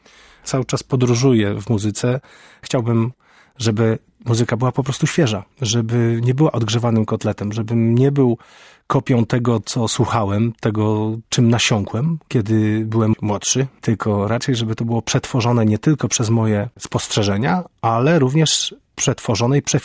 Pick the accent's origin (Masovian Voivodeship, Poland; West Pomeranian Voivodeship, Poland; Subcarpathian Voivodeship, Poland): West Pomeranian Voivodeship, Poland; Węgorzyno; Ja jestem z Węgorzyna. To jest niecałe 100 kilometrów od Szczecina. Tam się wychowałem.